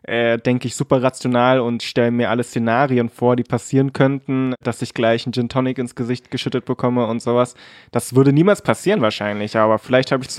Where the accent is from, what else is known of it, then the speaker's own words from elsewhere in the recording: Cottbus, Brandenburg, Germany; meine Geschwister und ich, wir sind alle hier aufgewachsen in Cottbus und sind ziemlich deutsch, also ich zumindest.